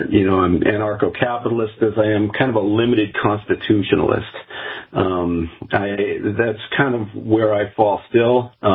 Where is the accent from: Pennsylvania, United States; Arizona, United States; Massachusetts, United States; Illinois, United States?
Massachusetts, United States; Acton; So, like Lori, I grew up in Mass. I grew up in Acton, Mass.